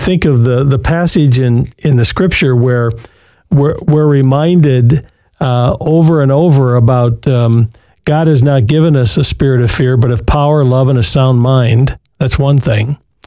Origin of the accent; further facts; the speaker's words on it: Muskegon, Michigan, United States; born there; And I was born over on Lake Michigan. Well, actually in Muskegon, not on the lake, but I was born over there.